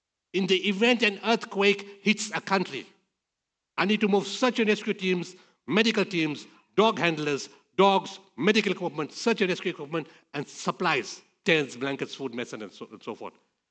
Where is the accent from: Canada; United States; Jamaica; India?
India; Because I'm an Indian, $50 an hour.